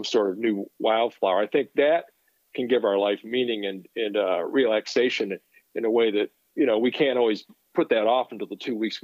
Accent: Three Rivers, Michigan, United States; Even though I grew up in Three Rivers, 5 miles away, the rural setting, the quietude, the darkness, the sky, it was all something I hadn't really experienced before.

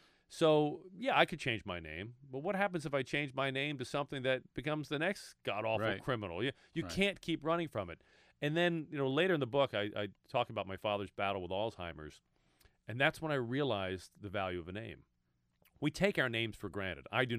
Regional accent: Baltimore, Maryland, United States; also born or lived in South Florida; much as I enjoyed South Florida, I decided I wanted to raise my family in Baltimore because I loved growing up in Baltimore, and that's what brought me back.

